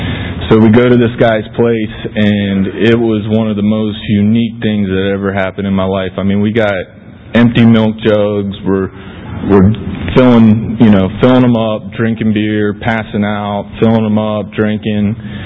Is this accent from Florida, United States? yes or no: yes; Winter Haven, Florida, United States; also born or lived in New Jersey, United States; I was born up in New Jersey. My parents got a divorce when I was around 2.5, 3. And my mom quickly got married to a gentleman from down here. And we moved to Little Winter Haven in Central Florida.